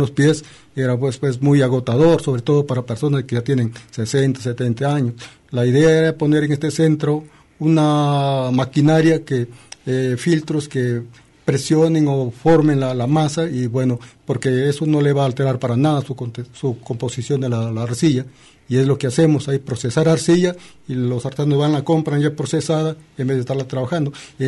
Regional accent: Peru; yo tengo entendido que en mi caso o en mi país, los antiguos peruanos

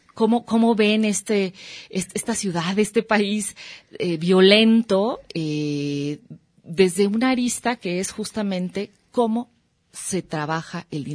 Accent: Guadalajara, Jalisco, Mexico

